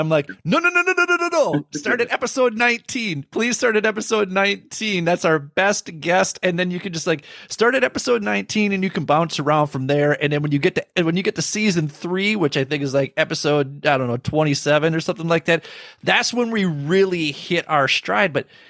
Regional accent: Minnesota, United States; When you're nice, that's what I'm from Minnesota. That's what we're called, Minnesota nice.

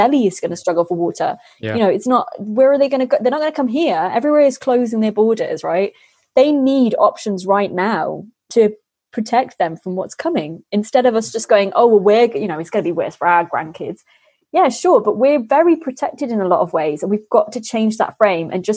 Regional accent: Midlands, United Kingdom; now in Devon, United Kingdom; I grew up in the Midlands. I moved down to Devon.

